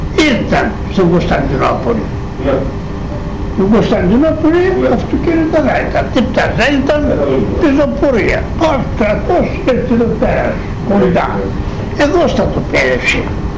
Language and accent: Greek; Kastanies, Eastern Macedonia and Thrace, Greece; born there; Δεν λέγονταν Καστανιές.